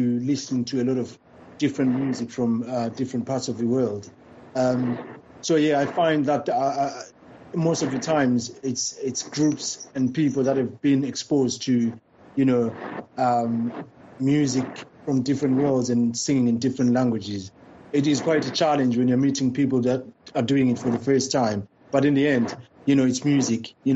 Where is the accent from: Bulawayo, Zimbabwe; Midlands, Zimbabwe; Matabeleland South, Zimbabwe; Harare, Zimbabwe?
Bulawayo, Zimbabwe; I come from Njube. I was born in... and raised in Bulawayo.